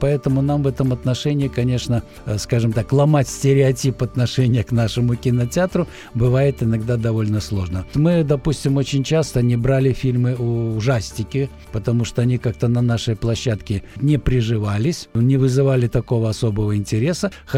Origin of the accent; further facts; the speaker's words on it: Minsk, Belarus; Вот я как минчанин, естественно